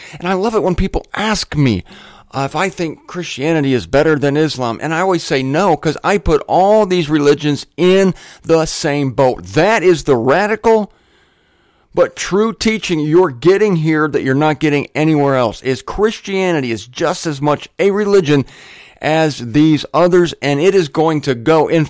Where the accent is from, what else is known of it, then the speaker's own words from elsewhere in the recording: Greenwich, Connecticut, United States; This church sign I saw back in my hometown of Greenwich, my ex-hometown. See, they kicked me out of there.